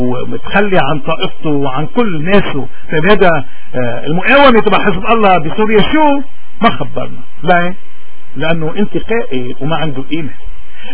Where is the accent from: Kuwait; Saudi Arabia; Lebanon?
Lebanon; وهذا الوضع اللي صار عندنا بلبنان